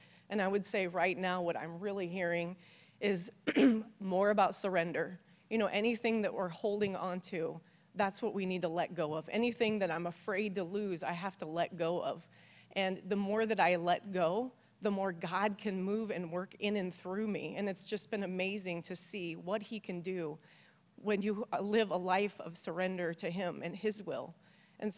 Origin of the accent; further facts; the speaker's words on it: Quad Cities, United States; So for those of you that don't know me … I'm from the Quad Cities here.